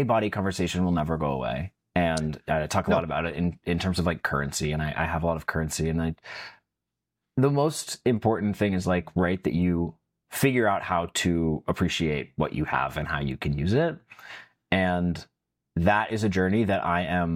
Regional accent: Hawaii, United States; I was a chubby kid growing up in Hawaii

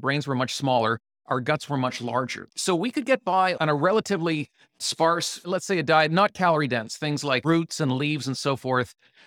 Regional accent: Canada; it may be because I'm Canadian, so I don't watch enough

